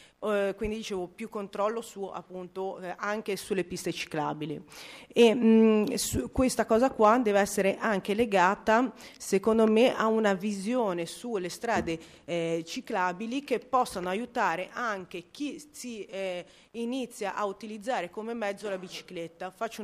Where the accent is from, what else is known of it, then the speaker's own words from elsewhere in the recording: Liguria, Italy; io vengo da Levante